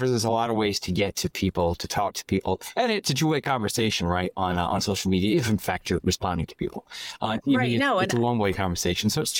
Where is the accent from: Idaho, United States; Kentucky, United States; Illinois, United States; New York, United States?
New York, United States; New York City; I'm from New York City, born and raised.